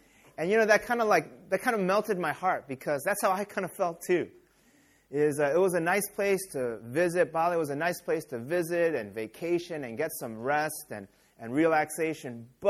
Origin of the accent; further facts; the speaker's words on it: United States; And so I would say, I'm from the United States. I grew up in the United States.